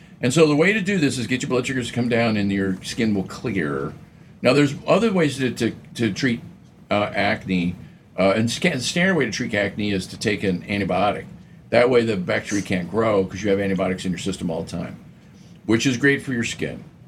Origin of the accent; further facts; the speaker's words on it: Oregon, United States; Now, I grew up in Oregon, where it's moist.